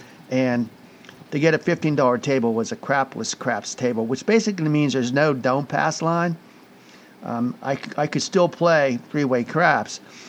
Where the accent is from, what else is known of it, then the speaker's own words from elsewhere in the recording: Pittsburgh, Pennsylvania, United States; I bought a Raiders hat, you know, and I'm from Pittsburgh.